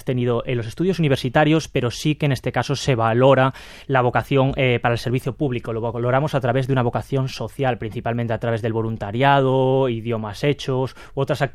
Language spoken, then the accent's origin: Spanish; Galicia, Spain; como buen gallego, te diría que puede ser